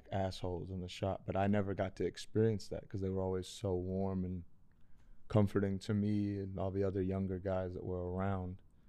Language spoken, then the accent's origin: English; Los Angeles, California, United States; So I'm from Los Angeles. I grew up at the shop